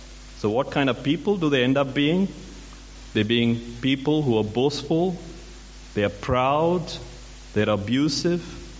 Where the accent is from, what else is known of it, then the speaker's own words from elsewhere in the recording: India; I'm from India, and back in 2010